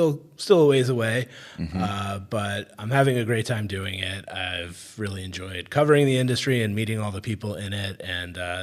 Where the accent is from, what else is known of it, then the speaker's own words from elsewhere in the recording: New York, United States; Upstate New York, actually.